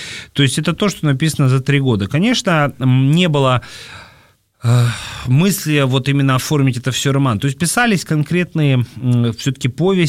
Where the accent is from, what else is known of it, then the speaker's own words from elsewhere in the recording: Sevastopol, Ukraine; Ну, я из Севастополя, Толстой своего рода из Севастополя.